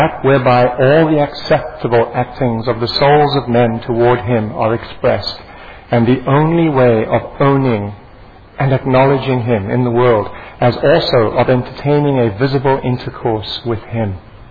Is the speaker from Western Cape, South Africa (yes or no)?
yes; Cape Town, Western Cape, South Africa; In my church that I grew up with in Cape Town, my parents sent me to church.